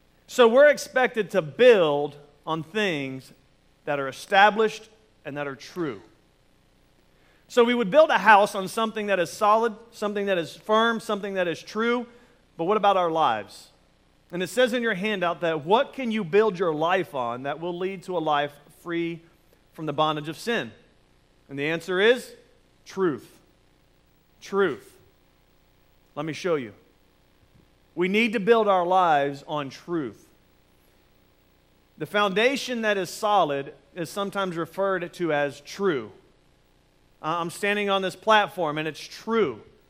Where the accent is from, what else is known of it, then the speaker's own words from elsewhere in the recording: Daytona Beach, Florida, United States; along with being born and raised in Daytona, my dad's a plumbing contractor.